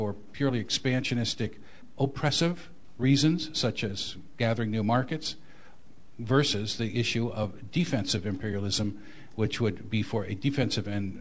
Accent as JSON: {"language": "English", "town": "Santa Monica", "region": "California", "country": "United States", "said": "from Santa Monica."}